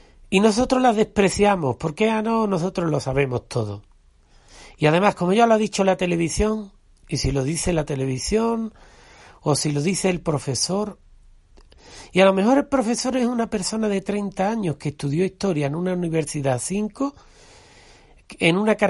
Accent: Andalusia, Spain; os voy a contar una historia de un castillo que está cerca de mi pueblo, que se llama la Torre de Matrera o el Castillo de la Torre Pajarete, se llama.

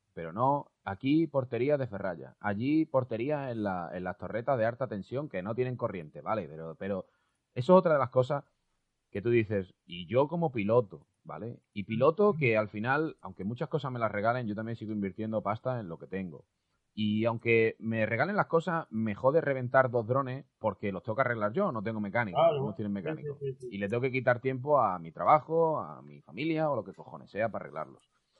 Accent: Spain; yo siendo español

